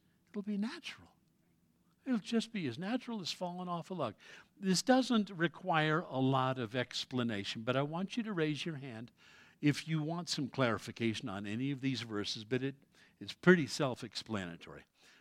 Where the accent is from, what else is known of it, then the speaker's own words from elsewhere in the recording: United States; I'm American, I have to.